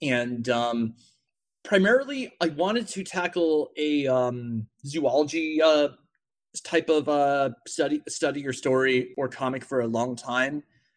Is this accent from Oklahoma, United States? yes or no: no; New Jersey, United States; And around that time, I told them I was from New Jersey.